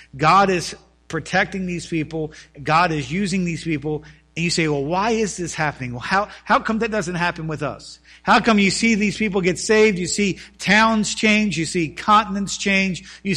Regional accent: Elkton, Maryland, United States; When I grew up in Elkton, Maryland, Elkton is here.

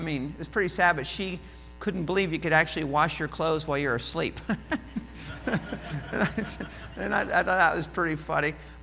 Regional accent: United States; As an American, I can go most places without a visa.

